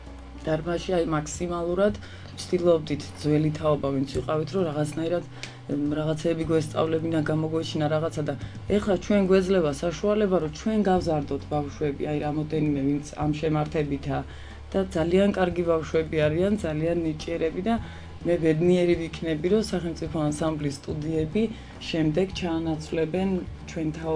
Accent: Ozurgeti, Guria, Georgia; now in Batumi, Georgia; მე გახლა ვართ ოზურგეთში დაბადებული და გაზრდილი, ჯუმბერდუნდუასთან გავიზარდე და მე გადავწყვიტეთ, რომ ბათუმში წამოსულიყავი

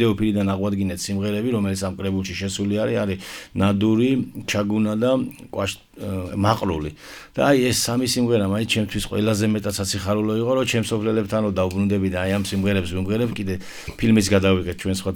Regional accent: Keda, Adjara, Georgia; მე მოგახსენებათ დაბაქედაში დავიბადე, გავიზარდე, მაგრამ მამაპაპისეული სოფელი მაქვს კვაშტაში

